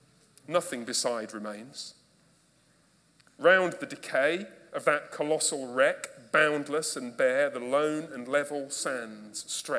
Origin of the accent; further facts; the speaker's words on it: United Kingdom; I mean, I'm British